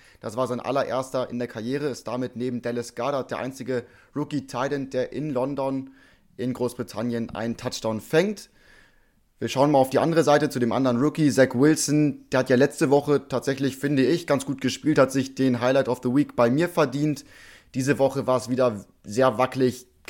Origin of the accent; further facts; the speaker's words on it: Hamburg, Germany; Ich persönlich finde es schade als Hamburger Jung natürlich, dass Hamburg als Weltstadt im Norden das nicht geschafft hat